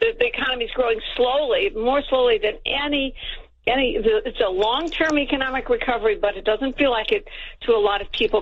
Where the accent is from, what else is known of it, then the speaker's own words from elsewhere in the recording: United States; But, you know, as an American, how can you look at our political choices